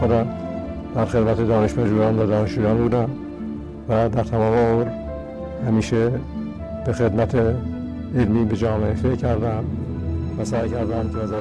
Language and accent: Persian; Iran; born there; برای من مایه مباهات و افتخار است که در این سرزمین متولد شدم، در آن تحصیل کردم،